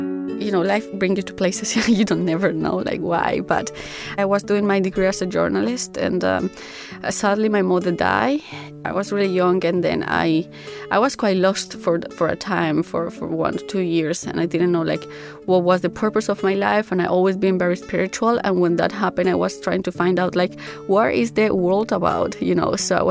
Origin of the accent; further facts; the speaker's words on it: Manizales, Caldas, Colombia; English is a second language; Well, I was born in Manizales. Manizales is in Colombia, so it's 6 hours driving from Bogota. I grew up there most of my life with my mom.